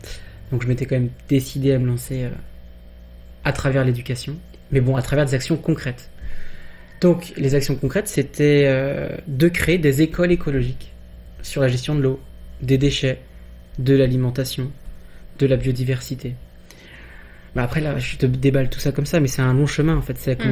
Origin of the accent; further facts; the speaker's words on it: Saint-Malo, Brittany, France; born there; Je suis né à Saint-Malo le 14 janvier 89, donc là j'ai 34 ans. Je vais sur mes 35 en janvier 2024. Et ouais, je suis un breton, expatrié comme beaucoup d'autres, la diaspora bretonne